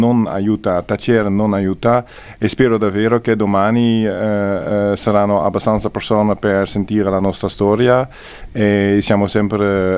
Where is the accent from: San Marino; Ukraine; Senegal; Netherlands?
Netherlands; Italian is a second language; sono nato e cresciuto in Olanda, ho scritto il libro in olandese